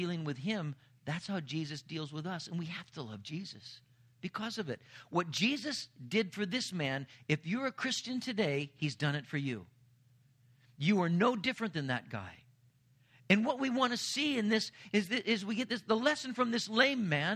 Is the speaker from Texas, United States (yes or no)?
no; Anaheim, California, United States; When I was growing up in Anaheim, my mom was the charge nurse at a convalescent home.